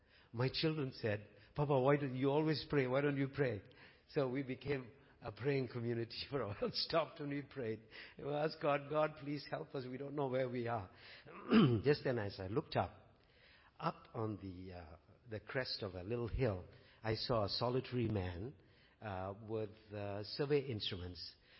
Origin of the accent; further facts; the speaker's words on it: Singapore; I come from Singapore, a small, tiny place.